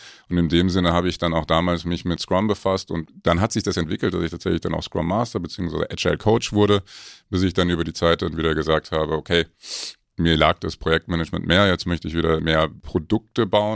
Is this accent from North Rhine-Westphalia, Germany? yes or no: yes; North Rhine-Westphalia, Germany; ich habe ja gesagt, ich komme aus Nordrhein-Westfalen, das ist dann bis Heilbronn sind das knapp 400 Kilometer